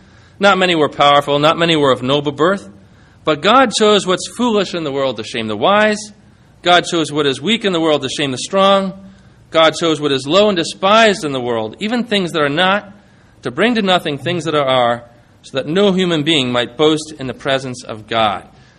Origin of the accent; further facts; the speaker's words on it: United States; It makes me think about that when I'm an American and we're surrounded by so much.